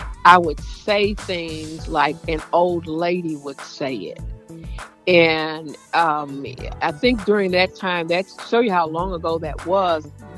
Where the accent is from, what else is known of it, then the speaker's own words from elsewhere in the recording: Nashville, Tennessee, United States; born there; I was born here in Nashville, Tennessee.